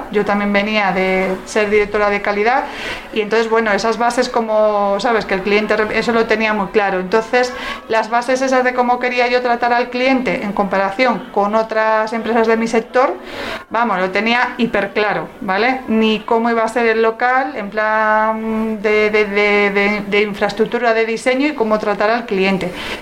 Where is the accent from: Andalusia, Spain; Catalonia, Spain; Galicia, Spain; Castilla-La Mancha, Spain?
Galicia, Spain; Ourense; now in Madrid, Spain; como vengo de Orense, que yo soy orensana